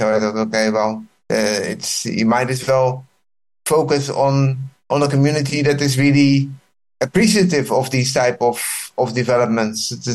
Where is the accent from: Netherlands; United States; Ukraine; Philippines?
Netherlands; moved away as an adult; now in India; I'm originally from the Netherlands. I studied there, did a technical study in Delft University, and then I moved around the world implementing IT systems in different places around the world.